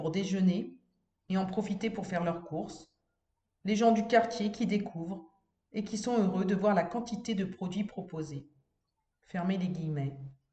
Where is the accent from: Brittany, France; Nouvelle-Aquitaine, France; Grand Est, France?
Brittany, France; Languidic; Je suis originaire de Languidic. J'y ai encore mes parents, mes amis, un grand-père qui a été commerçant.